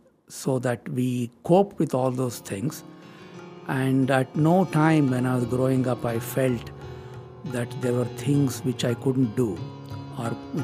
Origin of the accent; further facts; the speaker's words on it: India; English is a second language; also born or lived in Germany; now in United States; I'm originally from India, but I did all my graduate studies in the United States. And then I was a research scientist at Germany, at the Max Planck Institute. And then I was invited to come here in 75.